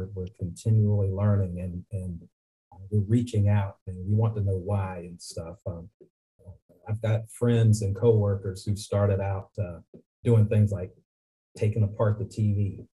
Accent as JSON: {"language": "English", "region": "North Carolina", "country": "United States", "tie": "born or raised there", "also_born_or_lived": "Philadelphia", "said": "So I was born in Philadelphia, raised in North Carolina, and went to college for a little while."}